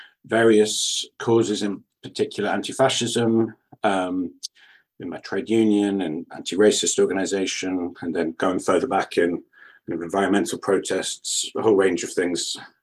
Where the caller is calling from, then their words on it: London, United Kingdom; I'm speaking from London, where I live.